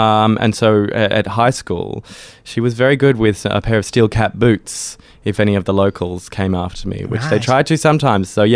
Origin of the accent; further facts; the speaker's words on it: Sydney, New South Wales, Australia; Yeah, I am from the Sutherland Shire.